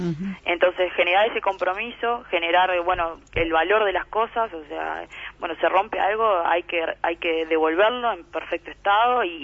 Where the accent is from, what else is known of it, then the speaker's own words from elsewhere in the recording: Montevideo, Uruguay; yo soy de Montevideo, para mí irme para allá fue algo, un cambio a nivel personal